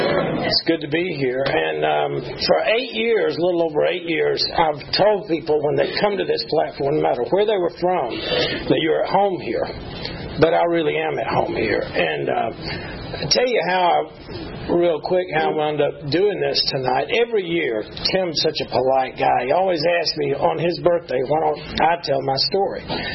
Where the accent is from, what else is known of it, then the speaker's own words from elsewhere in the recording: Atlanta, Georgia, United States; born there; I was born right here in Atlanta, Georgia, 1957. I'm 55. I was born at Georgia Baptist Hospital.